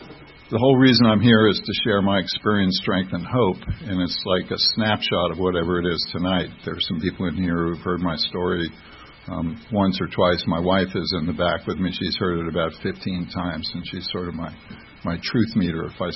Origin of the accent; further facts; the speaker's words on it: Greenwich, Connecticut, United States; born there; I was born in 1952 in Greenwich, Connecticut, which is kind of a wealthy town